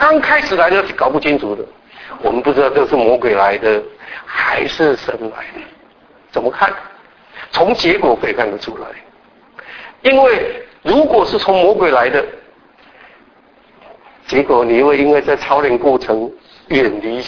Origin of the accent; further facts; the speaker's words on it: China; now in United States; 我们中国人是不一样的，所以来到美国生活文化上有差异